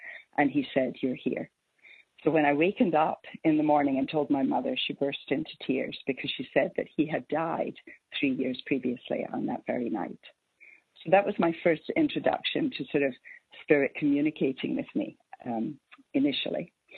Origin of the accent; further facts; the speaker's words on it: Scotland, United Kingdom; born there; I was born in Scotland into a family where my mother and my grandmother believed in a spirit world.